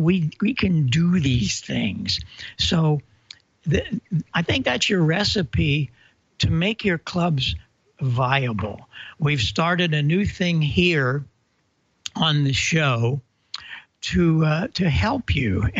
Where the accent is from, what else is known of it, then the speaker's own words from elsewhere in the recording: Marissa, Illinois, United States; I came back on the air in 76 in Marissa, Illinois, my hometown.